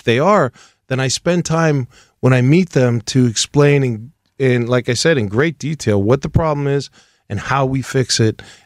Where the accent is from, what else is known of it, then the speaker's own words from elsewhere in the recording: Pittsburgh, Pennsylvania, United States; Well, I'm a Pittsburgh guy. I mean, I grew up here in Pittsburgh in the North Hills, and I love Pittsburgh.